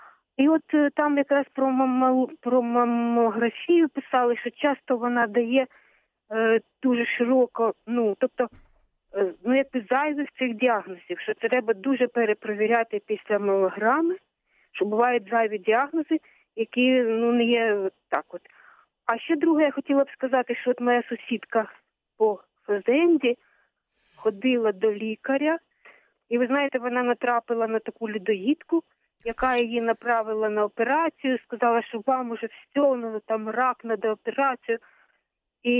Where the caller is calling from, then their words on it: Odesa, Odesa Oblast, Ukraine; Добрий день. Одеса